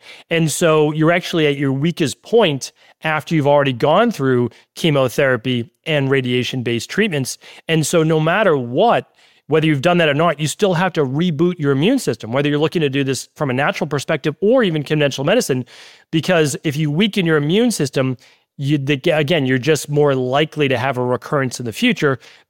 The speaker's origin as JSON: {"language": "English", "town": "Medford", "region": "Massachusetts", "country": "United States", "tie": "born or raised there", "said": "like I grew up in Medford, Massachusetts"}